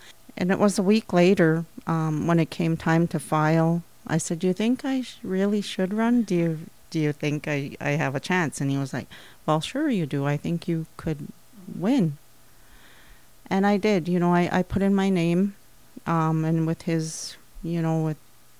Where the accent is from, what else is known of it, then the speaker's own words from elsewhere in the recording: Nett Lake, Minnesota, United States; also born or lived in Cook; I was born and raised on the Knit Lake Reservation. I was born in Cook, Minnesota, to … of Knit Lake. I lived all my youth in Knit Lake.